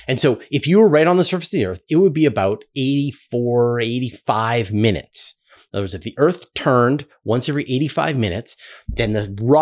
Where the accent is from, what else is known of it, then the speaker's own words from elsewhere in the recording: Canada; And it's even as a Canadian trained in, you know, the metric system, I mess those up.